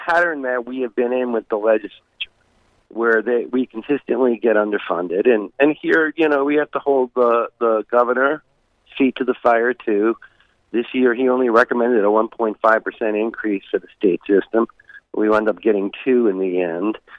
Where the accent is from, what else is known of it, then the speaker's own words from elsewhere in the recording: New York, United States; although I grew up in New York. I went to a city university school.